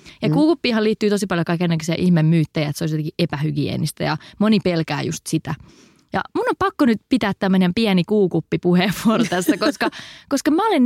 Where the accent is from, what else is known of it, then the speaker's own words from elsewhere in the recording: Eno, North Karelia, Finland; Ja ne oli Helsingistä ostettu ja se on Enossa, mistä mä oon kotoisin, niin iso juttu.